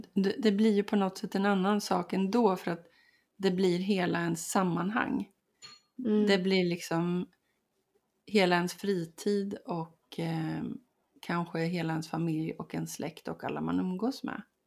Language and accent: Swedish; Linköping, Östergötland, Sweden; I Linköping där jag växte upp.